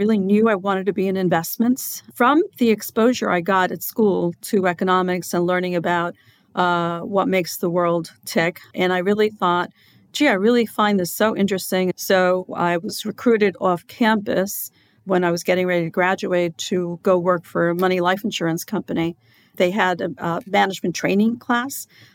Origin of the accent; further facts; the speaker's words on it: New York City, New York, United States; also born or lived in Long Branch, New Jersey; Well, I actually grew up in New York City in the Bronx. After a while, my dad got a job in New Jersey. So he moved the whole family to Long Branch, New Jersey. So I finished going to high school there.